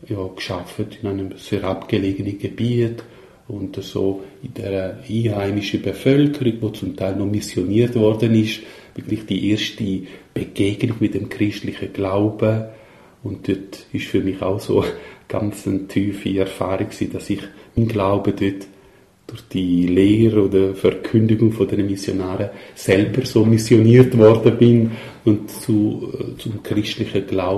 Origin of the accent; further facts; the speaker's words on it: Graubünden, Switzerland; now in Goldau, Switzerland; Und ich stamme aus Graubünden, aus dem Misox. Das ist ein italienisch sprechendes Tal. Ich bin dort aufgewachsen, meine Familie ist von dort, wir sind ja Bürger von Soazza.